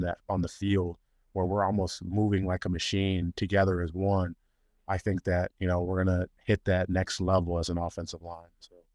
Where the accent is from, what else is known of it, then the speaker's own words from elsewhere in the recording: Maryland, United States; now in California, United States; You know, I always love Maryland because that's my home state